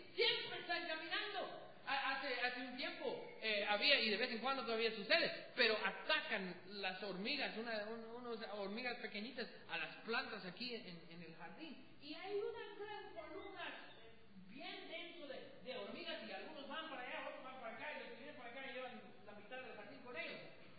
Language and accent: Spanish; United States; Spanish is a second language; como buen gringo con doble R, haragán, porque somos muy haraganes.